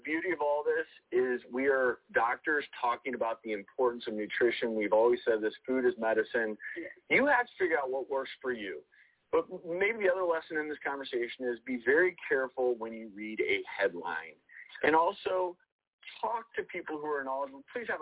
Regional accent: Midwest, United States; I'm more passionate about this because of where I grew up in the Midwest and now living in the South

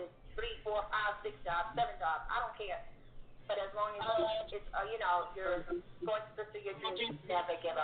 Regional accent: Trinidad & Tobago; now in United States; I'm from Trinidad.

